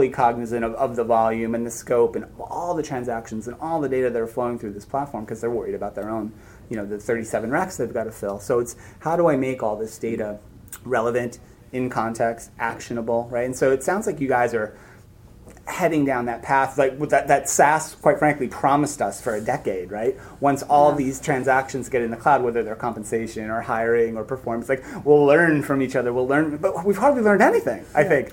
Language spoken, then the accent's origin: English; New Jersey, United States; Two, I'm from Jersey.